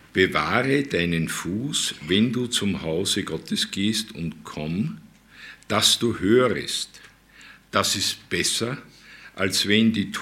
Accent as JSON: {"language": "German", "town": "Linz", "region": "Upper Austria", "country": "Austria", "said": "und da sehen wir Oberösterreicher, ich komme ja aus Linz und Linz hat diesen Spracheinschlag aus Bayern."}